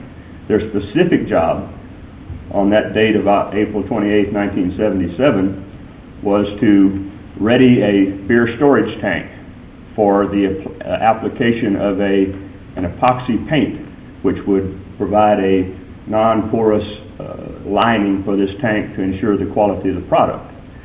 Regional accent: New Braunfels, Texas, United States; from New Braunfels with the firm of Cornelius Powell and Smithers in New Braunfels.

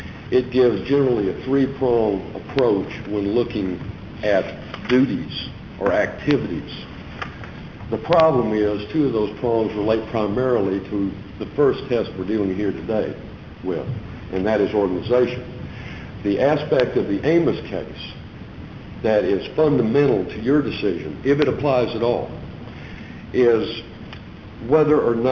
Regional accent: Dallas, Texas, United States; I'm from Dallas, Texas.

